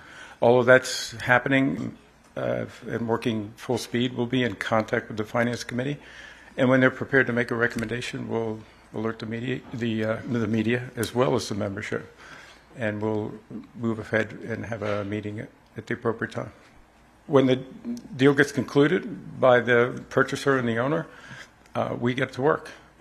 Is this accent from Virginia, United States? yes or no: no; Washington, District of Columbia, United States; As you probably know, I grew up in Washington, D.C., going over to RFK Stadium.